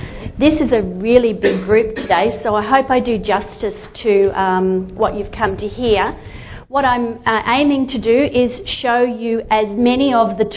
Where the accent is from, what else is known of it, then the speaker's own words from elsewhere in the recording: Victoria, Australia; I worked for 20 years in the vet sector in Victoria. I am from Victoria.